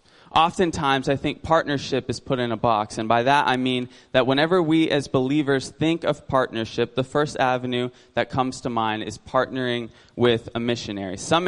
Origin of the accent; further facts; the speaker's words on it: Ocala, Florida, United States; I was born and raised in Florida. I don't think I'm ready for Germany, right? Like, I have grown up in Ocala my entire life. Like, I've never lived anywhere else.